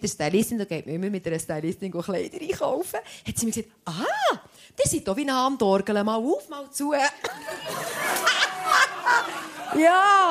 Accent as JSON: {"language": "German", "region": "Bern", "country": "Switzerland", "said": "Einerseits geht man weg vom Dorf, wo so eine eingeschworene Gemeinschaft ist, dann geht man noch auf Zürich als Berner."}